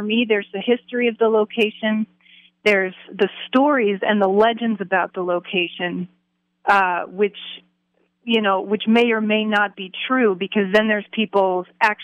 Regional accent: Maryland, United States; So growing up in Maryland, I had the opportunity to visit a lot of really wonderful historic places.

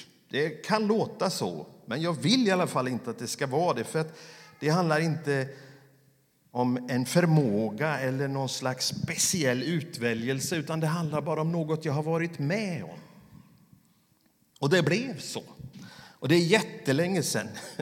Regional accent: Sweden; visar att jag var från Sverige.

